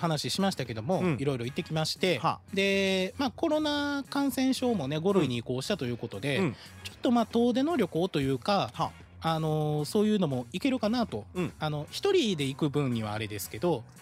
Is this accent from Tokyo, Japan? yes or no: yes; Tokyo, Japan; 私もね東京出身なんですが、世田谷区烏山ってとこでね